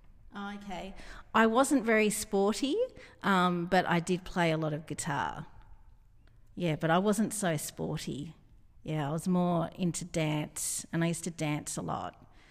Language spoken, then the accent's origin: English; Moorabbin, Victoria, Australia; I was born at Sandringham Hospital, which is just down the road from Bailey Arts in Hyatt. And I grew up in Moorabbin, which is just down the road from Bailey Arts.